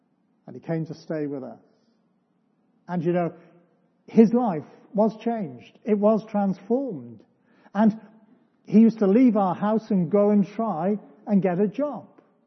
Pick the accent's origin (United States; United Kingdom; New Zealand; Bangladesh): United Kingdom; Wales; I come from Wales, and it's quite possible to go back.